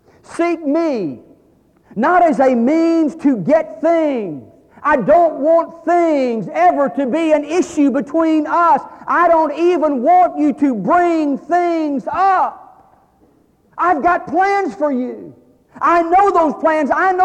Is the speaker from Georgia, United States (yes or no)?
yes; Georgia, United States; folks, I'm from South Georgia, and you tell it like it is in South Georgia.